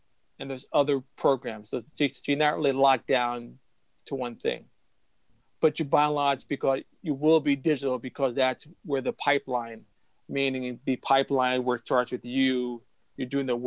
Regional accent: New York, United States; I'm from New York. I'm from New York.

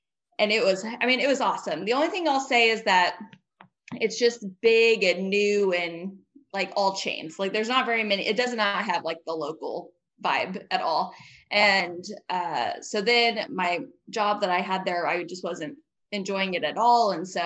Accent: Missouri, United States; now in Kansas City, United States; So I'm originally from a small town near Jeff City, Missouri. I had about 1300 people in it. And I think my graduating class was like 59 people.

